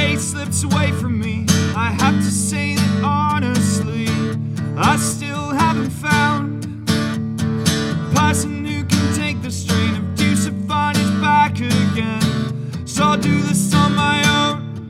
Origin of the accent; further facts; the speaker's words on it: England, United Kingdom; Because when I turned 16, because I grew up outside of London, my dad's family are from there.